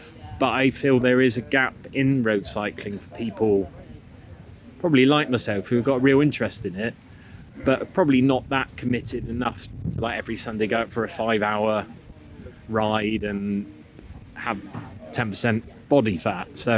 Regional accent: Exeter, South West England, United Kingdom

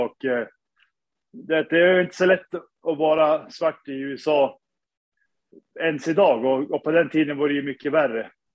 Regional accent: Sundsvall, Västernorrland County, Sweden; moved away as an adult; now in New York, United States; Jag är 31 år. Jag är född och uppvuxen i Sundsvall.

